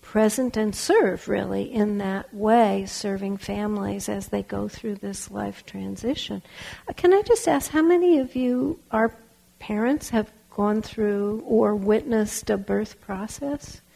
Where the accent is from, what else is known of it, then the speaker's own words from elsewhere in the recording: Berkeley, California, United States; also born or lived in Los Angeles; I was raised in Los Angeles, but I grew up in Berkeley.